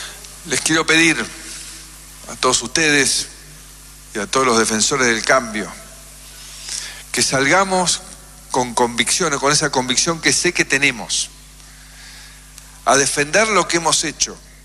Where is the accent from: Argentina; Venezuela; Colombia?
Argentina; Yo estoy muy orgulloso como argentino